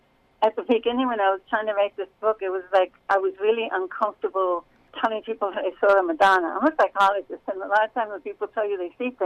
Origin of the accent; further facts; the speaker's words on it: New York, United States; moved away as an adult; also born or lived in Colorado; now in Albuquerque, United States; I was born and raised in New York, and I lived there most of my life. But we moved to Colorado, my husband and I.